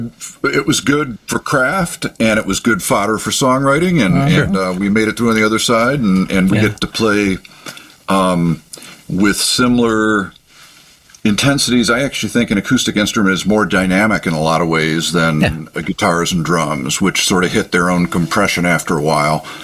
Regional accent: Ann Arbor, Michigan, United States; but yes, I grew up in Ann Arbor, and I have always, for the most part, lived in Washtenaw County, except for going to school out in Chicagoland in the late 80s

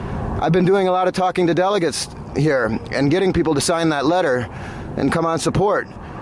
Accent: Minnesota, United States; it's a big night for Minnesota. I'm from Minnesota, uncommitted delegate.

